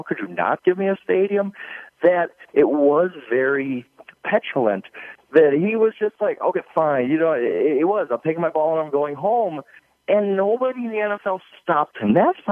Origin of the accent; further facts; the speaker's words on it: Wisconsin, United States; No, it's always, yeah, oh, of course I'm from Wisconsin.